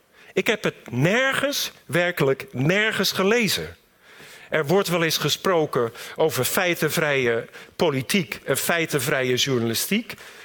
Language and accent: Dutch; Rotterdam, South Holland, Netherlands; Ik groeide op in de Rotterdamse wijk Katendrecht. Toen bruisend en berucht. Nu bruisend en beroemd.